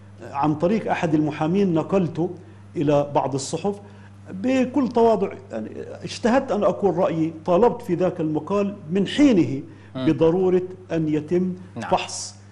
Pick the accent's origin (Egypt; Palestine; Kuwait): Palestine; أنا كإنسان فلسطيني لا أبني حياتي في تقييمي للأمور وفق حدود مشاكل الخاصة